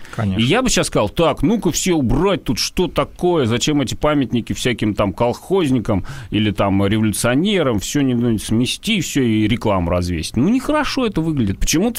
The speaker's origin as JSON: {"language": "Russian", "town": "Tambov", "region": "Tambov Oblast", "country": "Russia", "said": "а люди из глубинки, как из Тамбова, если в Москве редко бываем"}